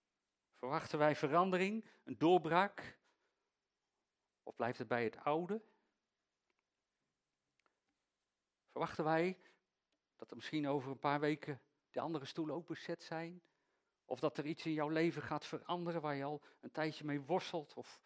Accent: Netherlands; Daar zijn wij Nederlanders zo goed in plaats van te zeggen, fijn joh, doe maar gewoon.

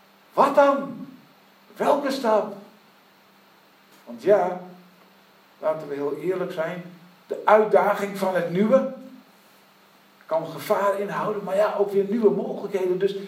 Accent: Haaksbergen, Overijssel, Netherlands; born there; moved away as an adult; Ik liet Haaksbergen, mijn geboorteplaats, achter mij en ik verhuisde letterlijk naar Boskoop.

